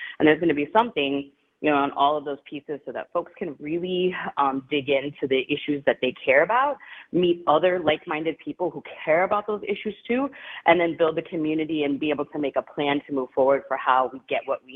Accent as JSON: {"language": "English", "town": "Milwaukee", "region": "Wisconsin", "country": "United States", "also_born_or_lived": "New York", "moved": "yes", "said": "I do not live in Milwaukee now. I'm in Texas, by way of New York. I've had a long and winding road, but I'm a I'm a Milwaukee Public Schools graduate"}